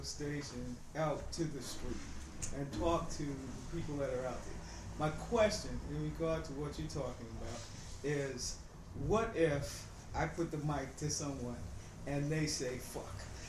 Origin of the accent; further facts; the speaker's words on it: New Orleans, Louisiana, United States; I'm from New Orleans.